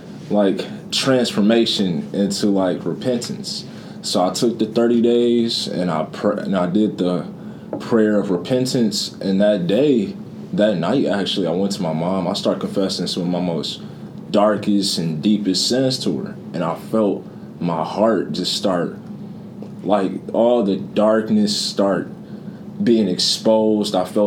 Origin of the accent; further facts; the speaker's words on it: Lansing, Michigan, United States; born there; Yes, I was born in Lansing.